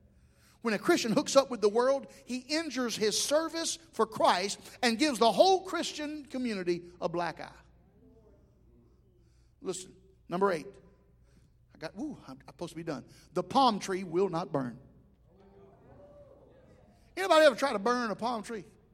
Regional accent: Alabama, United States; Hey, I'm from South Alabama.

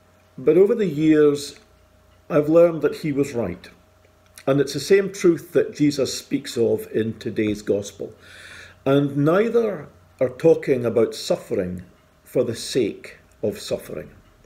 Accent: Dufftown, Scotland, United Kingdom; When I was in my early 20s, growing up in Dufftown and exploring some sense of calling to the ministry

